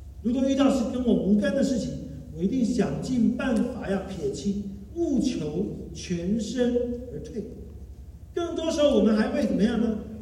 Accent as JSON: {"language": "Chinese", "country": "China", "said": "但是我们中国人就是好面子，谁都不肯怎么认错道歉"}